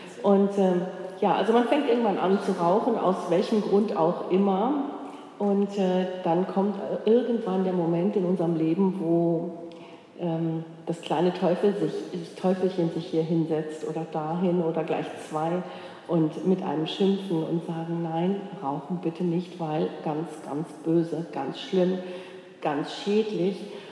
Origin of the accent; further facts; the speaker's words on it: Cologne, North Rhine-Westphalia, Germany; Ich komme aus Köln